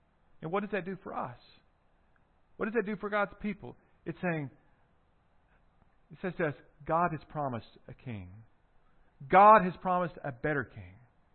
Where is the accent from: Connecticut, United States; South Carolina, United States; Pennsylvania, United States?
South Carolina, United States; South Carolina, you know, where I'm from